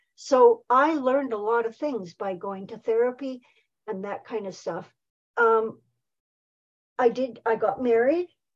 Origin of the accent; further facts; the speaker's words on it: Saskatoon, Saskatchewan, Canada; now in British Columbia, Canada; I do miss my hometown for sure. I get back and visit, but I love it here. And it was also the place where I had my son, you know, and it is the place I've gotten sober. And one of the things when I was back in Saskatoon